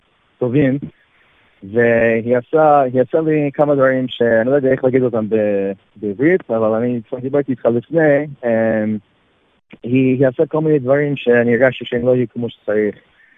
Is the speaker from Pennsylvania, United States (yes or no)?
no; New York City, New York, United States; אני נולדתי בניו יורק, בקרון הייטס, בברוקלין, ואני נולדתי במשפחה חב"ד.